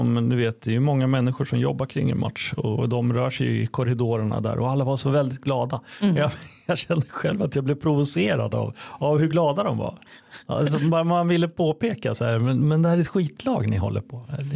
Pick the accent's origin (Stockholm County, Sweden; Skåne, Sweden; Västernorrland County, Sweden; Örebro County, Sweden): Örebro County, Sweden; Örebro; jag är ju från Örebro